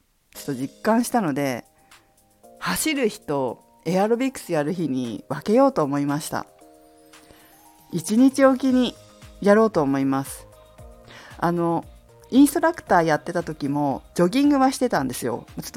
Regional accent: Fukushima, Japan; 私の実家は福島県福島市でリンゴと桃の果物農家をしています。

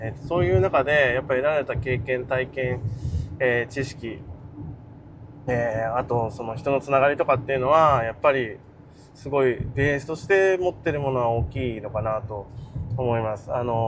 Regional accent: Itoigawa, Niigata, Japan; たまたま新潟県の糸魚川市っていうところの、漁師の家庭に生まれ育ってですね

